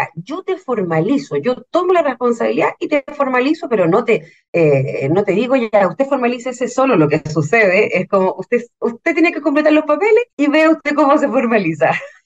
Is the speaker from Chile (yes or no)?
yes; Osorno, Los Lagos, Chile; ¿Por qué eras tú Puerto Montt si yo soy de Osorno?